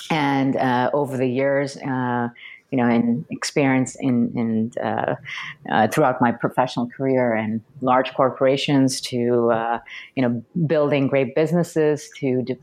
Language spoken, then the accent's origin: English; India; when I was a little girl growing up in India. I was raised in an environment that was very traditional and conservative